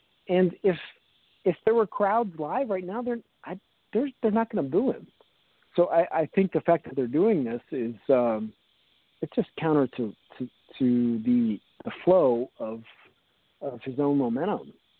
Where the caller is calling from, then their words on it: Virginia, United States; I'm calling from Northern Virginia.